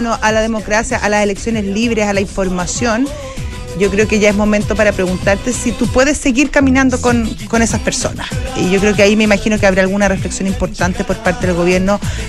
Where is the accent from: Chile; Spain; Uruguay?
Chile